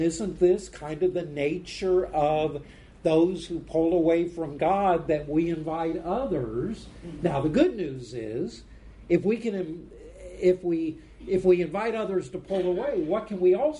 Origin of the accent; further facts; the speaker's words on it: Florida, United States; also born or lived in Texas; this was my problem growing up in South Florida. I got to go to the beach every day